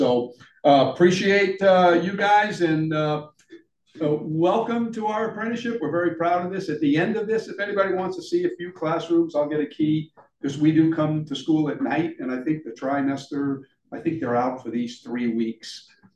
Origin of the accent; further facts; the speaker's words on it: New York, United States; Years ago, when I grew up in New York, and way back in the 50s, you know, 60s in high school, they had programs back there